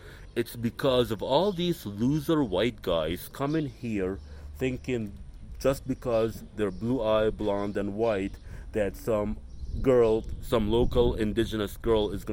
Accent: United States; the minute I say soy norte americano, which means, you know, I'm American, no, you know, USA

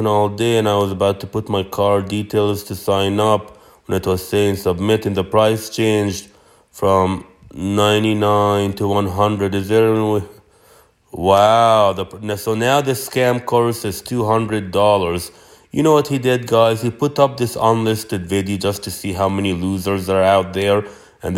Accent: India; Brother, I'm an Indian guy.

